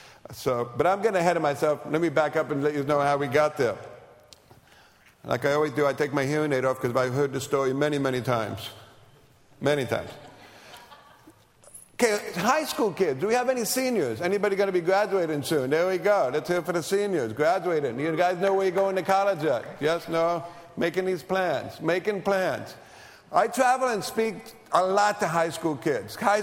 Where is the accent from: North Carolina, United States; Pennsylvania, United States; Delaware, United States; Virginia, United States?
North Carolina, United States; We're from North Carolina, and I'll get to that in a little bit, too.